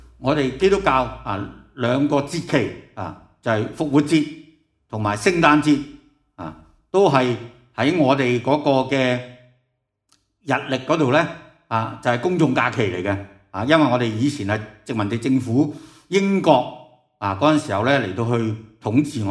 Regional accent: China; 中国人咧，我哋中国人最怕提一个字嘅

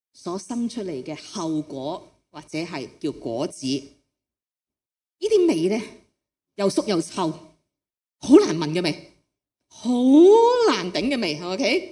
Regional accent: Hong Kong; 我哋作为香港人咧，工作时间好长啊

